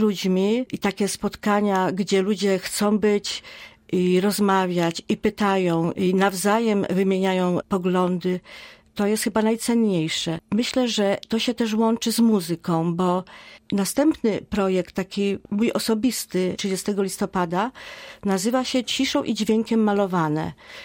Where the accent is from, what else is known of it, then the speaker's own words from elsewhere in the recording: Rzeszów, Subcarpathian Voivodeship, Poland; z racji, że jestem rzeszowianką od urodzenia. Myślę, że Rzeszów nas potrzebuje